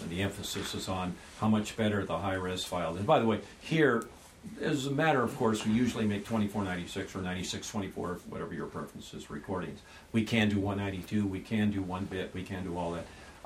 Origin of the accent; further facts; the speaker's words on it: Compton, California, United States; I'm from Los Angeles, but I'm not from Beverly Hills. I was raised in Compton, California.